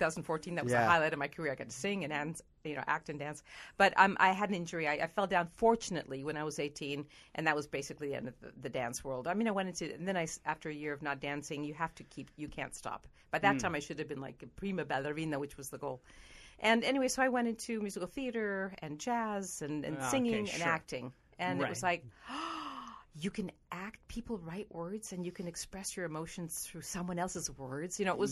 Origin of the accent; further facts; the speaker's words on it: Montreal, Quebec, Canada; born there; first language Hungarian; I think because I was born in Montreal, and I think we spoke Hungarian at home